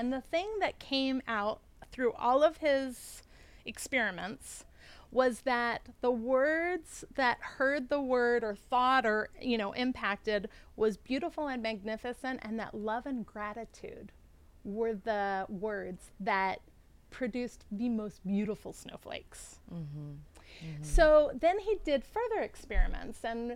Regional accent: Jupiter, Florida, United States; Because growing up in Jupiter, Florida, I was totally miseducated

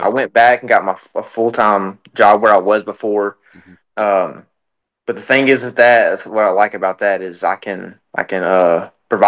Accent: Kentucky, United States; Kentucky, because I'm from Kentucky

